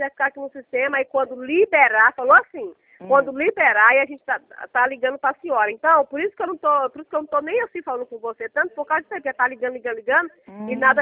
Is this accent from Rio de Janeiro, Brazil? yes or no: no; Ribeirão Preto, São Paulo, Brazil; eu sou da cidade de Ribeirão Preto, não é de Prefeitura, eu sou da cidade de Ribeirão Preto, eu moro aqui.